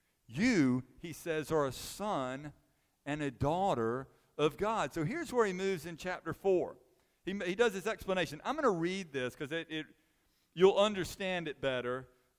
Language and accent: English; Chattanooga, Tennessee, United States; I grew up in Chattanooga from 8th grade through senior high school. I lived in Chattanooga, and I went to a Christian school in Chattanooga.